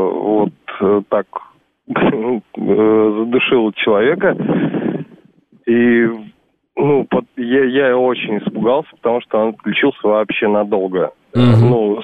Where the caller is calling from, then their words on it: Orenburg, Orenburg Oblast, Russia; Да, здравствуйте. Я тоже из Оренбурга.